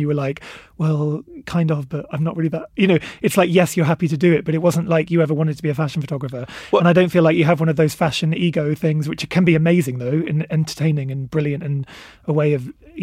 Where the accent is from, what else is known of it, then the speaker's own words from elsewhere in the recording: South East England, United Kingdom; and I'm from Berkshire.